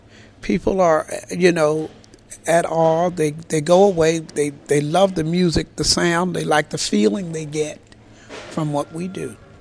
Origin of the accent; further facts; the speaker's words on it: Philadelphia, Pennsylvania, United States; Philadelphia, Pennsylvania. I'm a native Philadelphian.